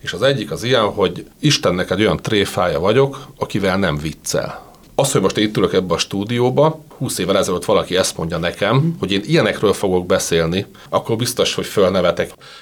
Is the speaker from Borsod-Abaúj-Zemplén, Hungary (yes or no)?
no; Budapest, Hungary; Én Budapesten születtem, itt nőttem föl, jártam hittanra, tehát a Bécsi kaputér volt nekem úgymond a kezdő anyagyülekezetem.